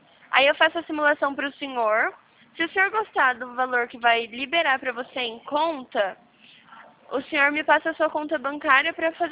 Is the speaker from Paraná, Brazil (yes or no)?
no; Presidente Prudente, São Paulo, Brazil; Eu sou de Presidente Prudente.